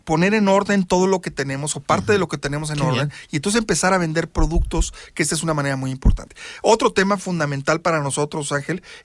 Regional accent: Querétaro, Mexico; Los principales promotores de Querétaro somos los queretanos.

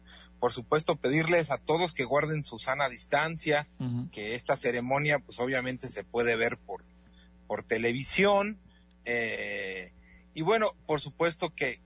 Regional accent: Querétaro, Mexico; al final seguimos siendo mexicanos, seguimos gozando de nuestra libertad, y sobre todo los queretanos

